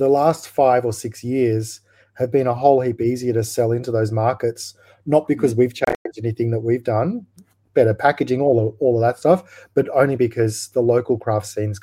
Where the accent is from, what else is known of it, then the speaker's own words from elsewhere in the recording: Australia; well, I'm Australian, I make great whiskey, it's craft, it's got lots of awards